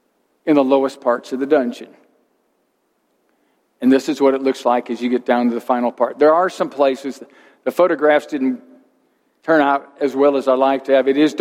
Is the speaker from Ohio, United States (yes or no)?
no; St. Louis, Missouri, United States; not quite as big as the Mississippi that I knew from growing up in St. Louis